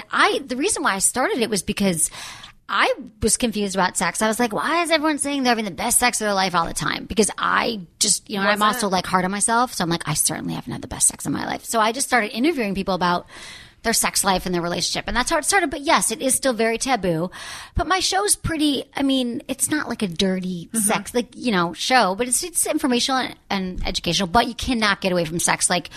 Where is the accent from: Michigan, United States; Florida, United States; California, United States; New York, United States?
Michigan, United States; Because I'm from Michigan.